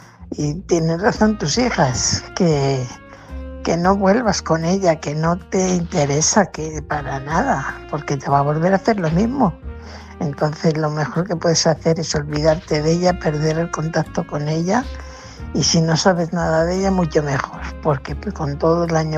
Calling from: Fuenlabrada, Community of Madrid, Spain; corresponsal de Fuenlabrada.

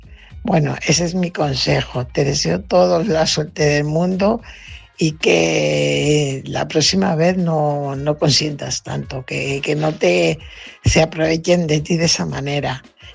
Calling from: Fuenlabrada, Community of Madrid, Spain; corresponsal de Fuenlabrada.

